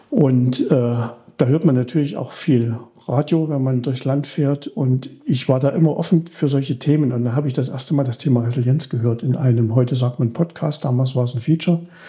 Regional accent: Leipzig, Saxony, Germany; Ich komme aus Leipzig, lebe in Leipzig

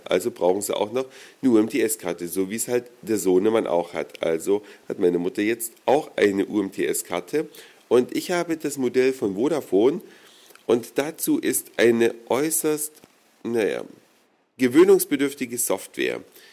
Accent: Saxony, Germany; now in Hamburg, Germany; Ich in Westsachsen geboren und aufgewachsen, mittlerweile ja schon seit über 10 Jahren in Hamburg, komme natürlich regelmäßig in meine sächsische Heimat

